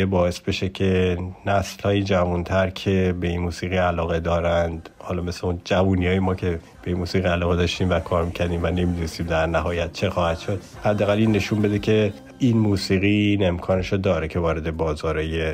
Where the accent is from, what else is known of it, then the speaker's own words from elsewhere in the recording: Iran; moved away; از وقتی که از ایران اومدیم